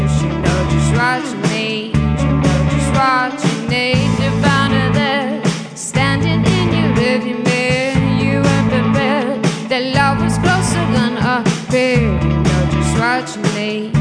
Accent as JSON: {"language": "English", "town": "Cleveland", "region": "Ohio", "country": "United States", "lives_now": "Kentucky, United States", "said": "When I moved to Kentucky, I thought that was the South. I'm from Cleveland."}